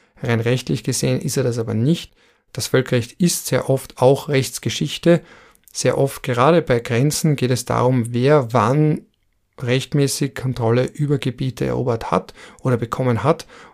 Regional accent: Austria; so viel kann ich als Österreicher schon sagen

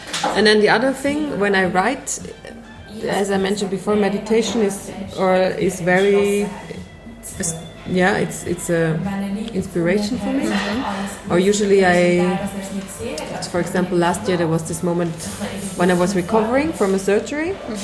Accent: Palestine; And I was like, it's true, we come from Palestine.

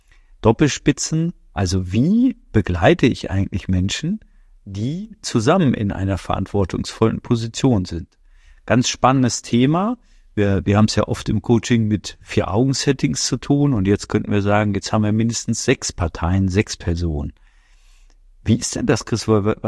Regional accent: Osnabrück, Lower Saxony, Germany; wir kommen ja beide aus Osnabrück, also Christopher Rauen und ich.

